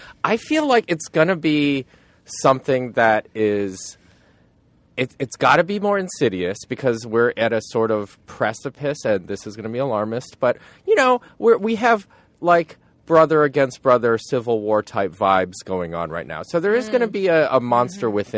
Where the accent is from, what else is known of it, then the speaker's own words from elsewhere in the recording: Michigan, United States; I grew up in Michigan, and a thing that immigrants do in Michigan is they just have the TV on